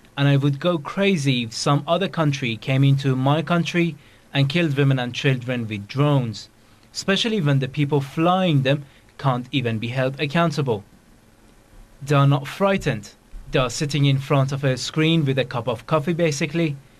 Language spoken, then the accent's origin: English; Canada; I'm Canadian. This is genocide. I'm not Muslim, just human like everybody else.